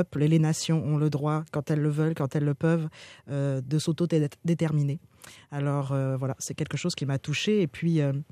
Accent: France; moved away; Je viens de France. Je me suis toujours intéressée à la politique en France, bien sûr.

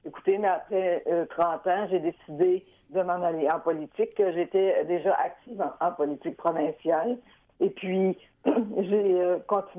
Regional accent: Lebel-sur-Quévillon, Quebec, Canada; born or raised there; also born or lived in Sullivan

